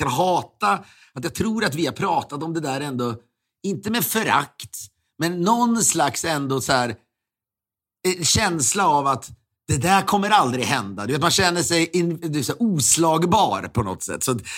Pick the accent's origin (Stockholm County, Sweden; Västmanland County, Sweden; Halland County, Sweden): Västmanland County, Sweden; Köping; som pappa och mamma har hemma i Köping